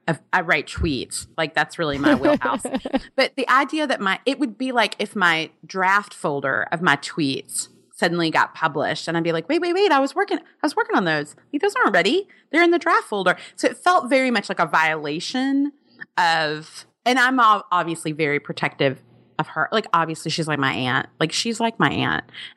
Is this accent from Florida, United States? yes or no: no; Alabama, United States; Well, I'm very protective. I'm from Alabama. I have seen To Kill a Mockingbird live in Monroeville.